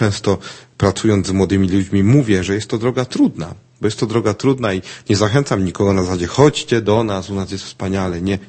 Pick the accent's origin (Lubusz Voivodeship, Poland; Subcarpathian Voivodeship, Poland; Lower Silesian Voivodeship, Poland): Lubusz Voivodeship, Poland; Nowa Sól; pochodzimy właściwie z tej samej miejscowości. Adam z Otynia, ja z Nowej Soli, gdzie pracują bracia mniejsi kapucyni.